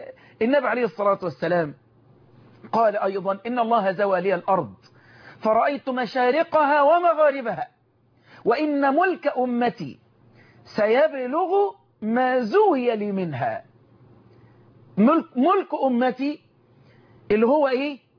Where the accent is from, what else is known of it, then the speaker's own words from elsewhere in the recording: Egypt; وان يحفظ علينا بلدنا مصر،